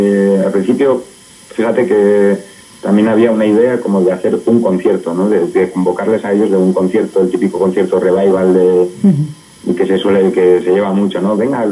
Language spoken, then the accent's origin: Spanish; Estella, Navarre, Spain; que bueno, yo soy de aquí de Lizarra